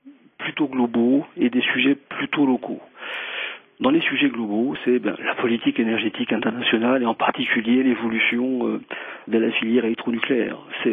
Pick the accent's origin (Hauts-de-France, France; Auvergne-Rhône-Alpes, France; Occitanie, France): Occitanie, France; Toulouse; Je suis toulousain